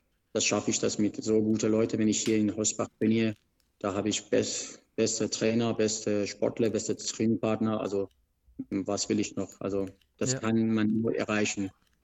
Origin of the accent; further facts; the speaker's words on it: Iran; German is a second language; moved away; Ich komme aus dem Iran und Ringen ist in Iran Volkssport.